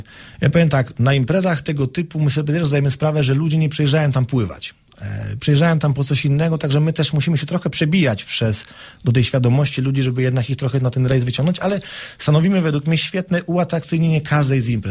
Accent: Słubice, Lubusz Voivodeship, Poland; jestem ze Słubic

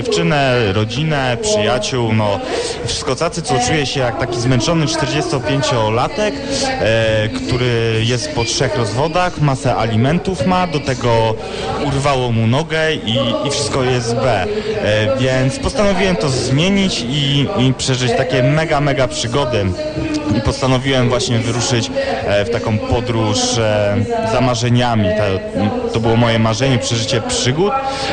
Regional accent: Łódź, Łódź Voivodeship, Poland; born there; w 1987 roku, to był 15 maja, kiedy się urodziłem w takim małej prowincji warszawskiej, to się nazywa miasto Łódź. Tam przyszedłem na świat

